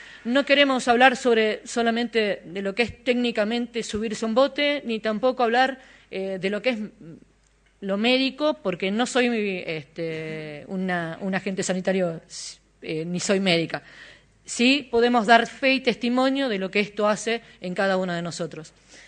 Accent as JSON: {"language": "Spanish", "town": "Bariloche", "region": "Río Negro", "country": "Argentina", "said": "Soy la única representante de Bariloche, voy con un equipo de Neuquén. Me siento totalmente orgullosa de poder decir que soy de Bariloche"}